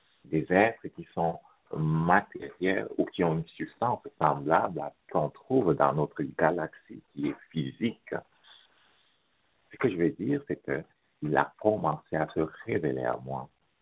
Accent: Cameroon; also born or lived in Strasbourg; now in Montreal, Canada; je suis parti du Cameroun, je suis allé à Strasbourg et après Strasbourg, je suis arrivé à Montréal.

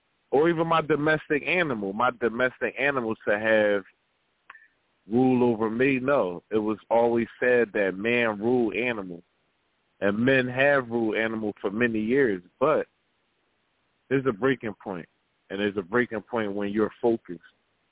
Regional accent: Philadelphia, Pennsylvania, United States; I'm from North Philly, you know what I'm saying? Like, I'm from North.

